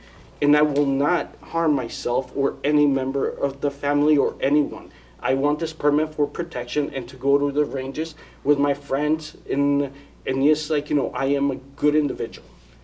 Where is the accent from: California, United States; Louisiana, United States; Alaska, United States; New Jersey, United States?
California, United States; moved away as an adult; So when I graduated high school, I moved from California to Norwalk to Port Chester, New York.